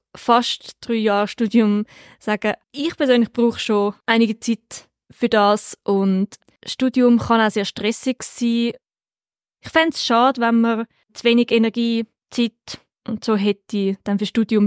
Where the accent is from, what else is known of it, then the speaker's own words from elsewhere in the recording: Zurich, Switzerland; now in Lucerne, Switzerland; ich komme ursprünglich aus dem Zürcherland, ein kleines Dörfli dort, also von Bergspiel, und wohne jetzt momentan so unter der Woche zu Luzern und ein Teil noch genau dort.